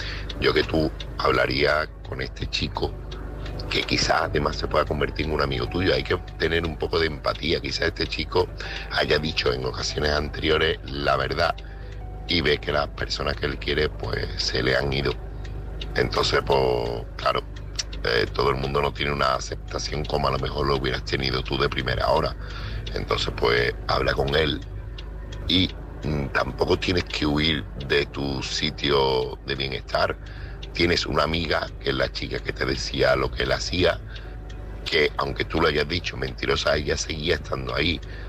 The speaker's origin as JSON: {"language": "Spanish", "town": "Seville", "region": "Andalusia", "country": "Spain", "said": "soy de Sevilla, ¿vale?"}